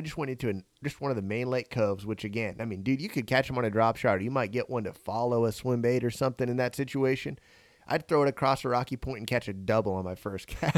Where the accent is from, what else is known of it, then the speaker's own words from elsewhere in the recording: Arizona, United States; And I'm from Arizona. I'm thin-blooded.